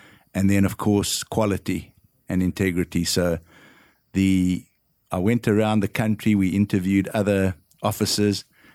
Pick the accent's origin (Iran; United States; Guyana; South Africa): South Africa; I'm from South Africa originally, and accounting is a course in high school, which I found very useful.